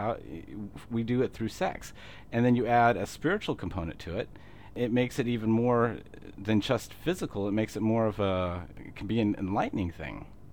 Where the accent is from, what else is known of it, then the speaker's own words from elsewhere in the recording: Alabama, United States; now in Washington, United States; Yeah, I grew up in Alabama, but Washington, it grew on me over the past decade, so this is by far definitely home now